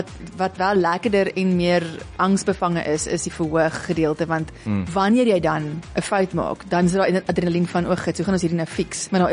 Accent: Pretoria, Gauteng, South Africa; ons het in Pretoria waar ek het in Pretoria groot geword. Daar het ek ook lank hier gebly

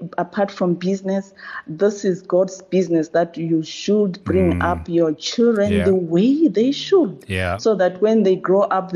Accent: Bulawayo, Zimbabwe; also born or lived in Matangeni; That's where I was born, but I grew up in Bulawayo, where I did my primary and secondary education.

